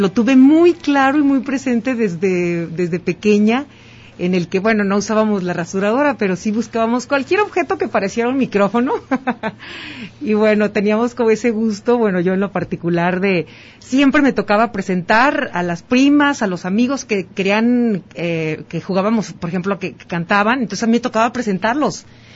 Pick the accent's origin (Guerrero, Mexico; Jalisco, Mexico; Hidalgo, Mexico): Jalisco, Mexico; San José de la Tinaja; de donde yo soy, de mi ranchito que se llama San José de la Tinaja, orgullosamente, en el rumbo de Zapotiltic, para quienes ubican esta región sur del estado de Jalisco. Bueno, Zapotiltic es mi municipio donde yo soy originaria.